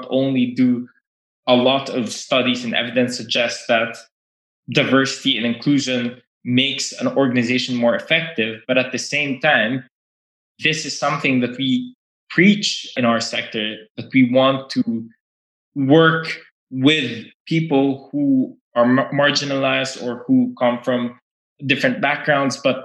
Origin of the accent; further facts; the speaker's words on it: Philippines; now in United Kingdom; I come from the Philippines and I moved to the UK, and that's for many reasons, personal and professional